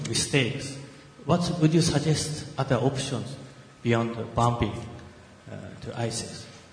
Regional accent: Japan; from Japan, Kobe University, and currently a visiting scholar to Qatar University.

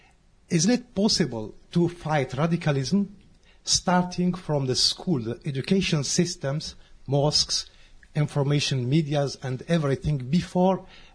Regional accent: Algeria; now in United States; I come from Algeria where I lost five or six of my friends.

